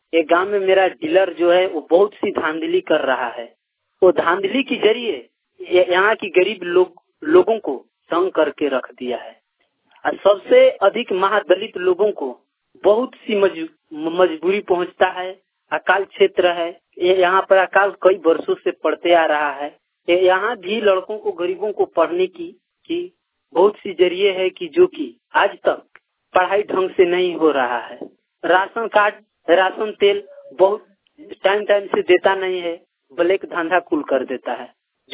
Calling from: Chenari, Bihar, India; गांव सदोखर, थाना चेनारी, जिला रोहतास ससरम, मैं बिहार से बोल रहा हूँ।

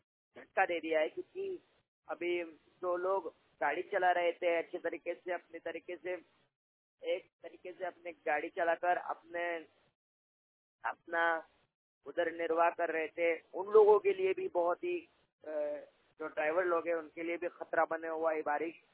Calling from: Maharashtra, India; जिला औरंगाबाद महाराष्ट्र से बात कर रहा हूँ दोस्तों।

